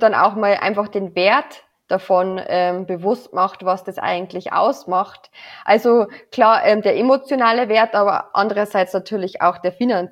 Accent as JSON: {"language": "German", "town": "Aldersbach", "region": "Bavaria", "country": "Germany", "tie": "born or raised there", "said": "Aldersbach heißt mein Heimat, überhaupt kein Problem."}